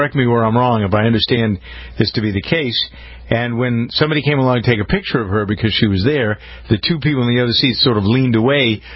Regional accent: Framingham, Massachusetts, United States; now in Los Angeles, United States; I can tell you there are places like this in Framingham, my hometown, here in Los Angeles, where I am

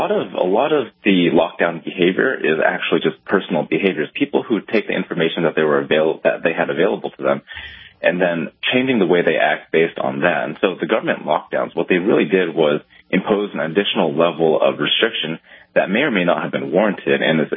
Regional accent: California, United States; But, you know, I'm from California, and there are parts of California that are threatening to go back into lockdown

